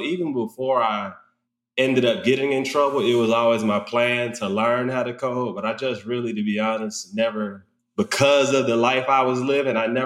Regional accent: Atlanta, Georgia, United States; also born or lived in Queens, New York; I'm based in Atlanta, Georgia. I was born in Queens, New York. I moved here it really doesn't count because I've been here since I've been like 4 years old.

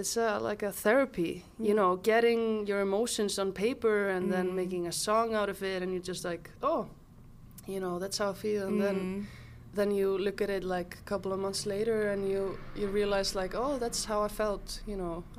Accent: Mosfellsbær, Capital Region, Iceland; also born or lived in Reykjavik; But then my parents decided to move to Mosfellsbær, which is a bit like outside of Reykjavik.

